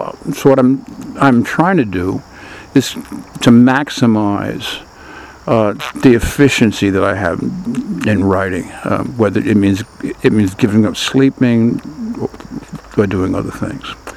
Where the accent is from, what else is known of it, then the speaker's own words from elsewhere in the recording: New York City, New York, United States; since growing up in Inwood, which is the northernmost tip of Manhattan Island, which at one time had more bars than any neighborhood in New York City.